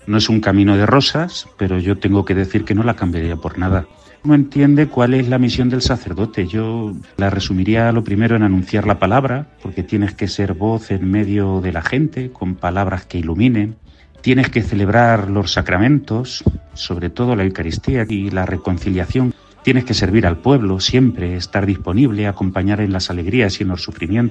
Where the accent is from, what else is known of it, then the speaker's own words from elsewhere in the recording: Montiel, Castilla-La Mancha, Spain; soy de Montiel, llevo ya 14 años de cura.